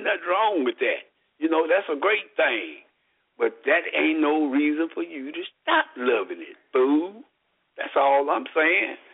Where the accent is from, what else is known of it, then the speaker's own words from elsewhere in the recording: Dallas, Texas, United States; You know, I'm from Bonton.